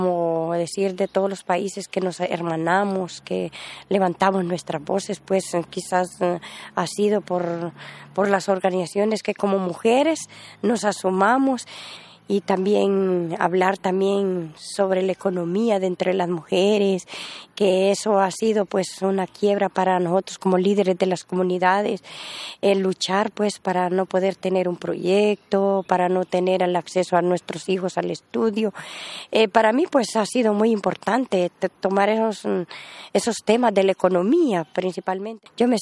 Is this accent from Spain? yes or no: no; Río Blanco, Intibucá, Honduras; vengo de la comunidad de Río Blanco, Honduras.